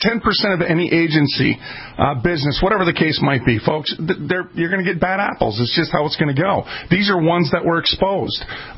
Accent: Minneapolis, Minnesota, United States; I was raised in North Minneapolis, okay? I would be considered a street kid where I grew up in what you would call the hood

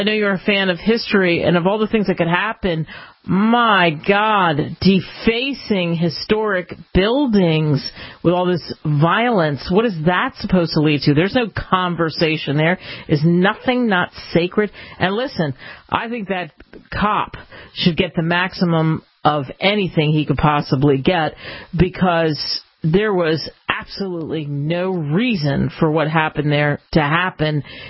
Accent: United States; I love being an American.

